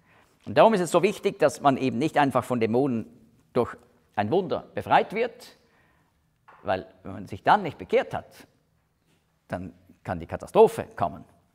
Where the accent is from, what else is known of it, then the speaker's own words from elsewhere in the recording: Switzerland; jetzt sagen wir als Schweizer